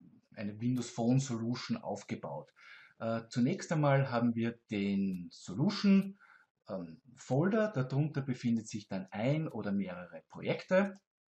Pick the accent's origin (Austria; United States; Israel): Austria; Ich muss das korrigieren. Ich bin Österreicher.